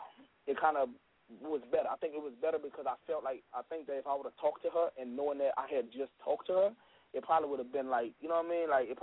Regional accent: the South, United States; It's not the rap that's like just because I'm from the South, I'm a talk about what I have.

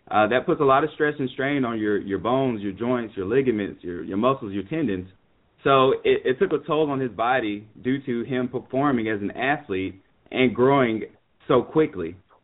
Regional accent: Alabaster, Alabama, United States; Born and raised in a suburb south of Birmingham, Alabama, known as Alabaster. And I grew up there the first 18 years of my life prior to going to the University of Louisville in Kentucky.

